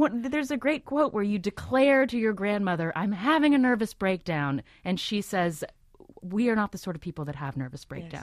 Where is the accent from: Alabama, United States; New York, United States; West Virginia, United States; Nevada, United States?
West Virginia, United States; I'm from West Virginia, so